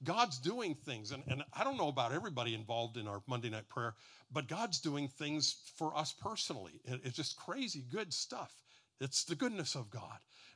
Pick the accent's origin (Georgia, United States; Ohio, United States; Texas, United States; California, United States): Ohio, United States; Streetsboro; Hey, I'm from Streetsboro.